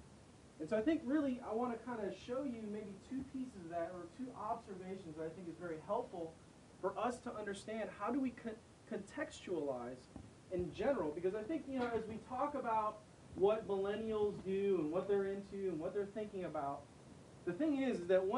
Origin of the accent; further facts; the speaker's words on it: Chicago, Illinois, United States; I remember growing up in Chicago, my first experience with The Onion was picking up this newspaper on the subway.